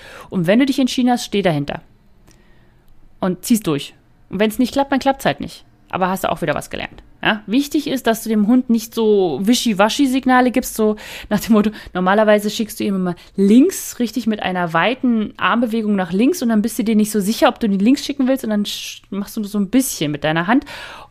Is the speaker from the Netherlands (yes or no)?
no; Brandenburg, Germany; Aber ich komme ja ursprünglich aus Brandenburg und da hat man Bräuler gesagt.